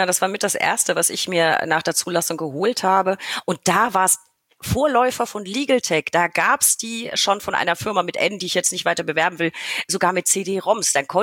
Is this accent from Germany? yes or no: yes; Bavaria, Germany; Ich komme ja aus Franken.